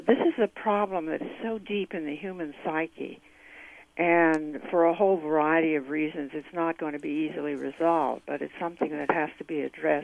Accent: Darien, Connecticut, United States; I'm white, and I'm from Darien, Connecticut, which was and still is to a certain extent a very white community, and which had the restrictive covenants and the very conservative politics and so forth.

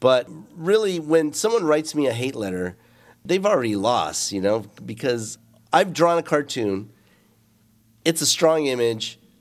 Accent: Tijuana, Baja California, Mexico; being not American enough for the U.S. and not Mexican enough for Mexico. I grew up watching the Lucha Libre matinees in Tijuana, you know, reading Mexican comic books and getting exposed to a bilingual, bicultural way of looking at things.

